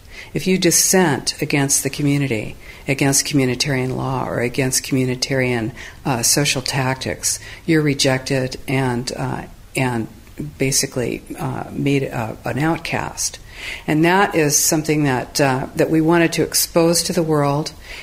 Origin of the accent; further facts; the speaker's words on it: California, United States; I'm from the United States, California.